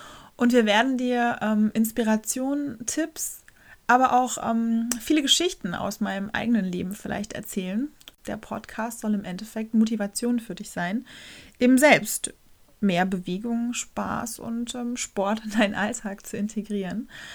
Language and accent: German; Rostock, Mecklenburg-Vorpommern, Germany; also born or lived in Berlin / Hamburg / New Zealand; ich bin mittlerweile 30 Jahre jung. Ich wohne seit einem guten Monat wieder in meiner Heimatstadt Rostock. Davor habe ich 6 Jahre in Berlin gewohnt und 4 Jahre in Hamburg studiert und davor war ich 1 Jahr in Neuseeland.